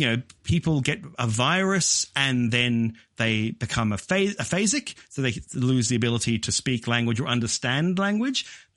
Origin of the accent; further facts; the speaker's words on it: Australia; as an Australian, you're like, they're really close, but they sound remarkably different.